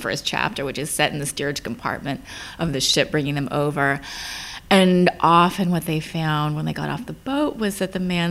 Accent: California, United States; I mean, I grew up in California, so I know about the landscape there

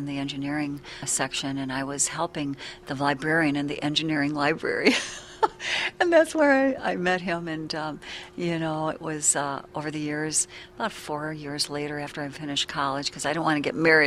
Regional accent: Des Plaines, Illinois, United States; I grew up in Des Plaines, Illinois.

